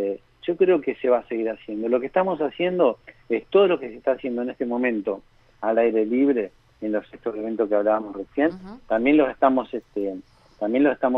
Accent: Santa Fe, Argentina; como santafesinos nos tenemos que sentir orgullosos, porque fue la primera provincia

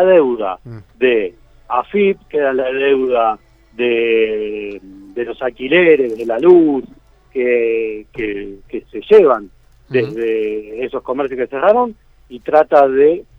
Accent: Lomas de Zamora, Buenos Aires Province, Argentina; Así es, soy del partido de Lomas de Zamora

